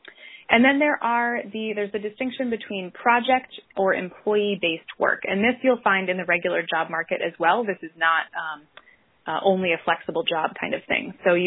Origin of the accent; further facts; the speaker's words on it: Northeastern United States, United States; now in Dallas, United States; I'm based in Dallas, Texas, but I'm originally from the Northeast